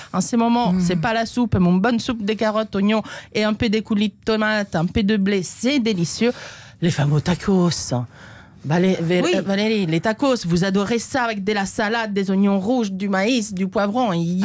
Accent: Rome, Lazio, Italy; born there; Moi non plus. Moi, je suis née à Rome.

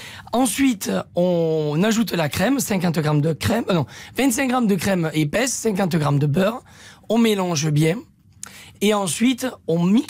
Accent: Occitanie, France; moi, je suis originaire de l'Aveyron.

